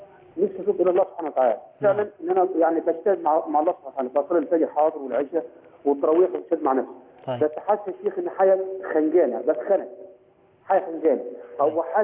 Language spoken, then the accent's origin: Arabic; Egypt; now in Jordan; أنا من الأردن بس أنا مصري، يعني شغلت في الأردن يعني.